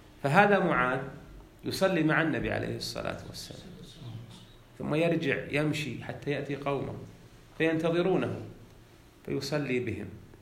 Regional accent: Unaizah, Al-Qassim, Saudi Arabia; في بلدتنا في عنيزة

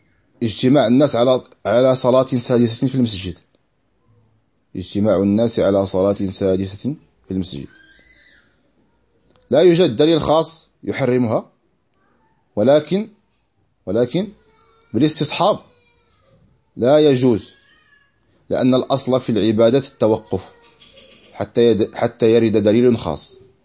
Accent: Morocco; أكل فاكهة حب الملوك عندنا في المغرب

